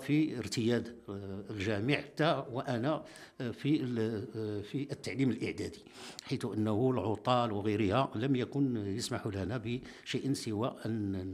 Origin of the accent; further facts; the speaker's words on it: Khemisset, Rabat-Salé-Kénitra, Morocco; born there; أنا من مواليد مدينة الخميسات، زددت في يوم 11 من شهر دوجنبير سنة 1956